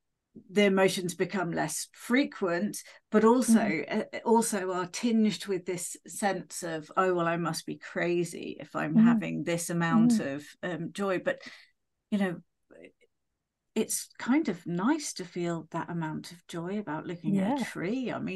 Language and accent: English; United Kingdom; You know, we're British.